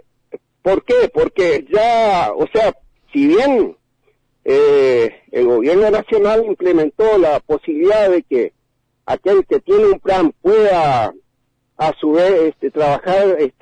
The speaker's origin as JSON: {"language": "Spanish", "town": "Monte Carlo", "region": "Misiones", "country": "Argentina", "said": "sobre todo en esta zona acá, yo soy de Monte Carlo, es pomelo"}